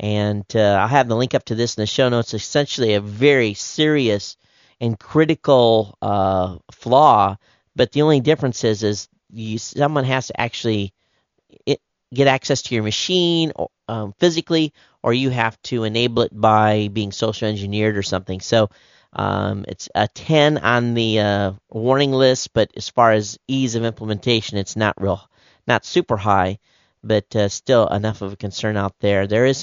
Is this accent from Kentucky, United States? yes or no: no; Michigan, United States; I guess he's originally from my state that I grew up in Michigan.